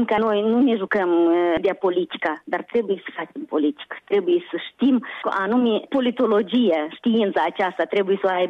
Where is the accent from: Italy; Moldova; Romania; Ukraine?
Moldova; la noi în Moldova